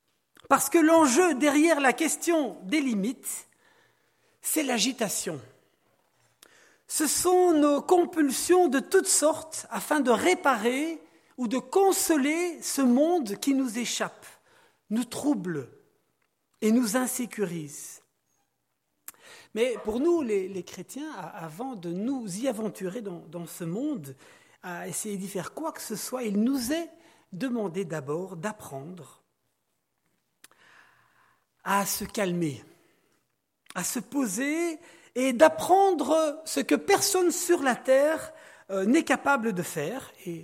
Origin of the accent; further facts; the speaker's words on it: Belgium; Comme Kevin l'a dit, je viens de Belgique et je dois vous avouer que j'en suis extrêmement fier.